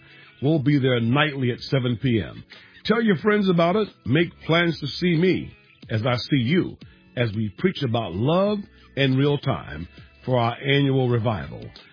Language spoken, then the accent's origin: English; Live Oak, Florida, United States; I'll be coming back to Live Oak, my hometown, for our annual spring revival